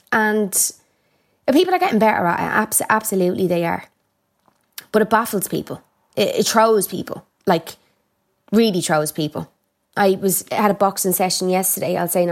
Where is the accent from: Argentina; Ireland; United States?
Ireland; So my question to people is, what does an Irish person look like? Do you know what I mean? We don't all look like leprechauns